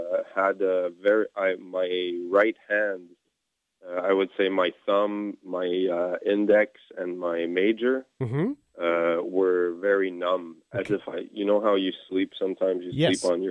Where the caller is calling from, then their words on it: Gatineau, Quebec, Canada; first language French; English is a second language; Forgive my accent. My main language is French, but I'll do my best.